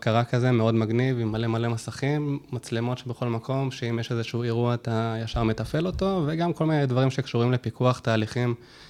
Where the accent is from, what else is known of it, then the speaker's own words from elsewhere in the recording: Bat Yam, Tel Aviv District, Israel; also born or lived in Rishon LeZion / Netherlands; now in Australia; נולדתי בתל אביב, גדלתי בבת ים. אחר כך עברנו לראשון, וגם תוך כדי היה לנו איזשהו ניסיון לעבור להולנד, כל המשפחה ביחד, היינו שם איזה שנתיים.